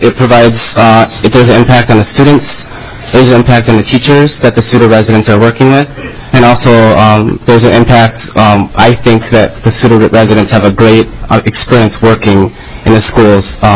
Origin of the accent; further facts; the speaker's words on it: Saint Paul, Minnesota, United States; born there; I was born in St. Paul. I went to the University of Minnesota and got a bachelor's in psychology.